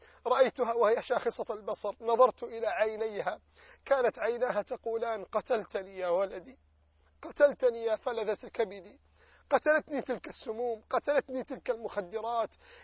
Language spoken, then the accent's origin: Arabic; Alexandria Governorate, Egypt; عندنا في مصر